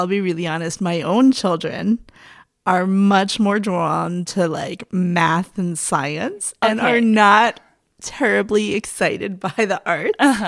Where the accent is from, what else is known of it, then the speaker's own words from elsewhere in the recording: Pennsylvania, United States; But I grew up in Pennsylvania, where most schools had an art educator.